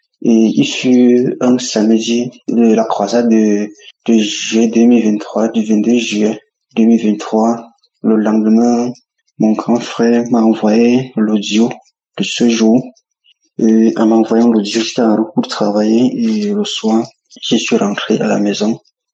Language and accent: French; Cameroon; Je suis un Camerounais, je vis au Cameroun.